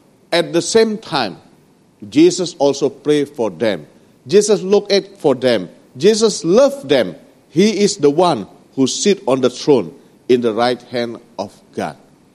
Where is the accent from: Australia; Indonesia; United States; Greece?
Indonesia; Yeah. I came from Indonesia.